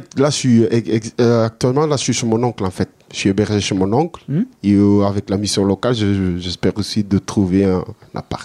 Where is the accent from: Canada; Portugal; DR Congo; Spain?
Spain; Andalusia; now in Toulon, France; De l'Espagne. Je viens de l'Espagne, en fait.